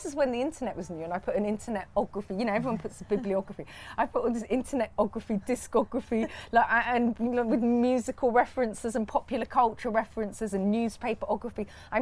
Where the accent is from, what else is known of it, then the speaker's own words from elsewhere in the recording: Ealing, London, United Kingdom; born there; I mean, I was born in 75, obviously. But, and I was born in Ealing, so it's not like I'm born, you know, in a sort of ghetto-y area.